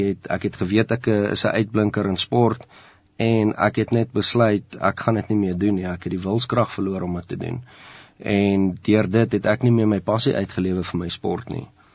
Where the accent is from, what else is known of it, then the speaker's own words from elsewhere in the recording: Lydenburg, Mpumalanga, South Africa; born there; ek is ook in Leidenburg gebore